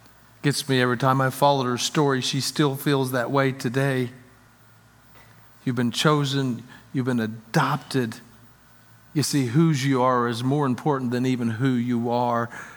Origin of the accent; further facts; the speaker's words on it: French Lick, Indiana, United States; I'm from French Lick, Indiana. Did you know that? I'm from French Lick. There's more than one hick from French Lick that made it out.